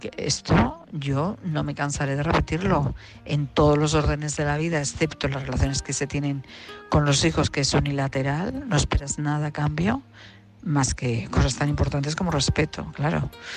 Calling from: Madrid, Community of Madrid, Spain; de Madrid.

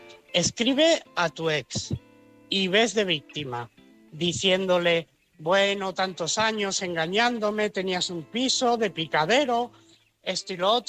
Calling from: Barcelona, Catalonia, Spain; de Barcelona.

